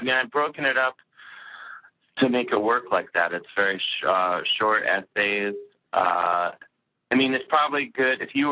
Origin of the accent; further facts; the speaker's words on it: Cleveland, Ohio, United States; I was living in Cleveland at the time. I'm from Cleveland.